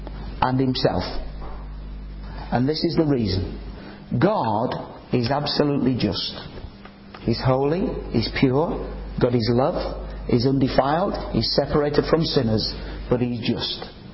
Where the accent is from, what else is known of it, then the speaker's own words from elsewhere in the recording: Nelson, North West England, United Kingdom; born there; I was born in Nelson, Lancashire.